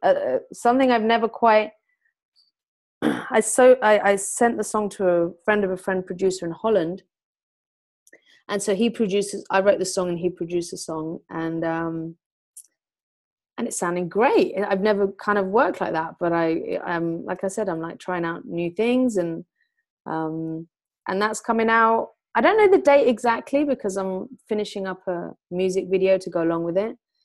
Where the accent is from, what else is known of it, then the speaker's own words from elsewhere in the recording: Mauritius; now in United Kingdom; I mean, I grew up in Mauritius, you know what I mean?